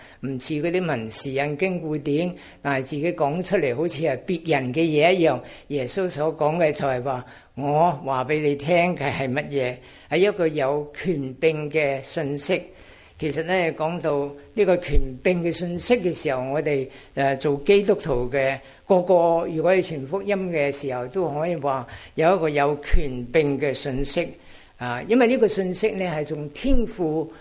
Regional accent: Chaozhou, Guangdong, China; also born or lived in United Kingdom; now in Australia

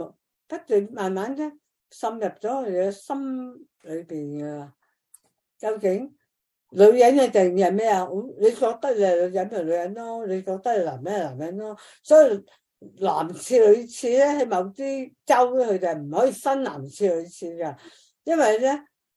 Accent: Australia; 咁我成日谂，我哋澳洲人都有呢样嘢噶吓

